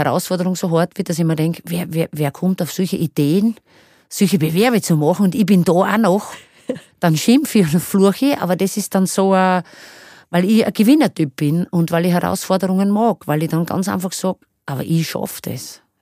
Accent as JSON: {"language": "German", "region": "Styria", "country": "Austria", "said": "als Steirerin in Kärnten, als Erste das zu schaffen"}